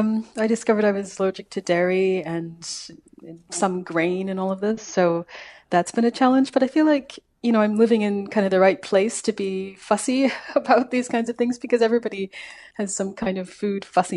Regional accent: Calgary, Alberta, Canada; now in Vancouver Island, Canada; I'm from Calgary.

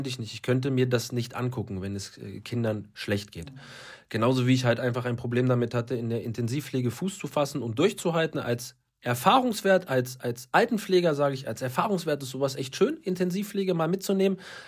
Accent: Berlin, Germany; moved away as an adult; now in Munich, Germany; ich komme ursprünglich aus Berlin

